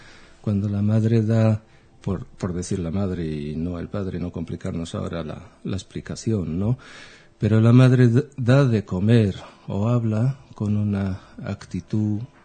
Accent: Israel; born or raised there; accent: a strange mix; moved away as an adult; also born or lived in Lisbon, Portugal; now in Madrid, Spain

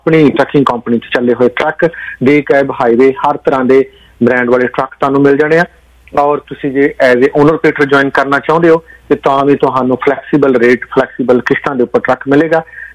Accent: Punjab, India; ਮੈਂ ਪੰਜਾਬ ਦੇ ਪਿੰਡਾਂ ਦਾ ਜੰਮਿਆ ਪਲਿਆ, ਬਾਡਰ ਏਰੀਏ 'ਚ ਮੇਰਾ ਪਿੰਡ ਹੈ

